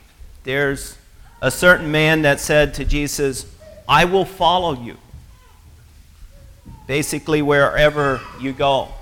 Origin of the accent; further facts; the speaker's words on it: Pennsylvania, United States; As many of you know, I grew up in Pennsylvania as an Amish boy, and I was Amish till I was 17, and that wasn't my decision.